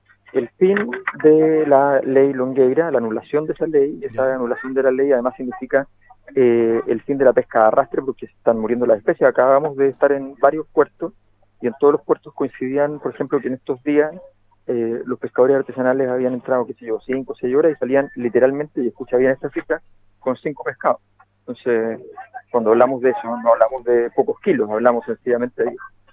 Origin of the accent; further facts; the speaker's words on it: La Cisterna, Santiago Metropolitan Region, Chile; born there; yo nací en la Cisterna, mi padre nació en Avenida La Feria